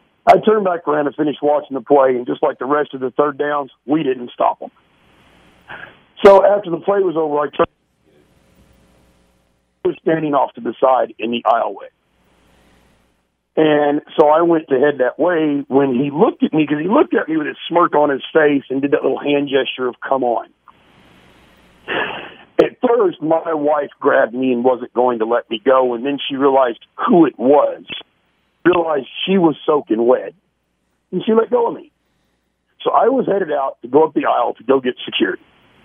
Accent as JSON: {"language": "English", "town": "Coffeyville", "region": "Kansas", "country": "United States", "said": "I came from Southeast Kansas, a small town in Coffeyville down there."}